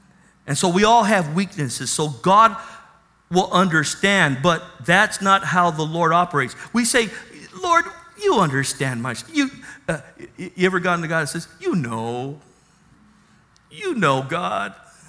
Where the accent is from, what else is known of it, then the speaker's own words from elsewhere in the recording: National City, California, United States; I grew up in National City, you know.